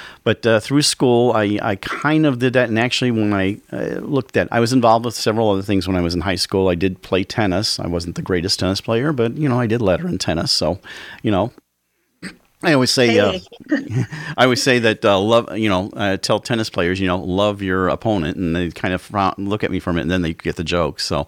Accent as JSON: {"language": "English", "town": "Highland", "region": "Indiana", "country": "United States", "tie": "born or raised there", "lives_now": "Chesterton, United States", "said": "Well, I grew up in Highland. I was actually a lifelong resident until 2015 when I moved to Chesterton."}